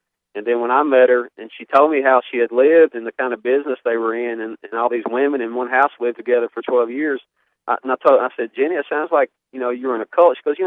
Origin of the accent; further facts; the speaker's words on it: Kentucky, United States; now in Salt Lake City, United States; but I'm from Kentucky, and my wife and I have been married for 2.5 years